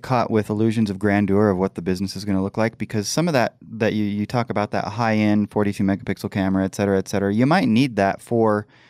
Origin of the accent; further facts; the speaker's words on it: Tucson, Arizona, United States; born there; but I was born in Tucson, Arizona, if you must know.